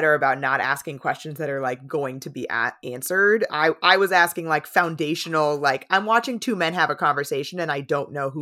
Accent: San Diego, California, United States; Yeah, like I grew up in San Diego, which is obviously quite close.

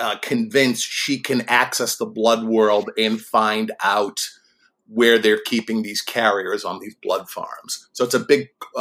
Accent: Boston, Massachusetts, United States; when I was a kid of about 11 or 12 growing up in the Boston area

